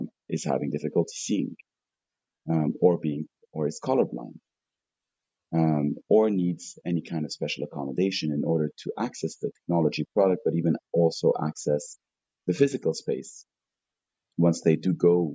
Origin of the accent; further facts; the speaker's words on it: Lebanon; also born or lived in United States; I grew up in Lebanon, which is where I am at the moment, right here in the mountains. But I spent 20 years in the United States, the last six being in San Francisco